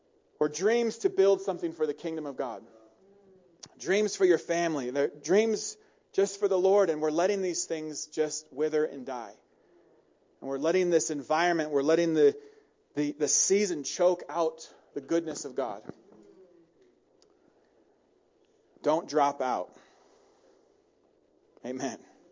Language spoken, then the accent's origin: English; Mammoth Lakes, California, United States; also born or lived in Crowley Lake; And I'm just from Crowley. I'm just from Mammoth. I'm just from the Eastern Sierras, right?